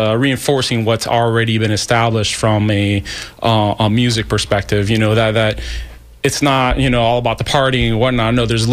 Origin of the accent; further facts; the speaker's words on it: Puerto Rico; also born or lived in St. Paul, United States; So I grew up in Puerto Rico. My family's all from Puerto Rico, my biological parents. And then I lived in St. Paul, Minnesota for some years as a child.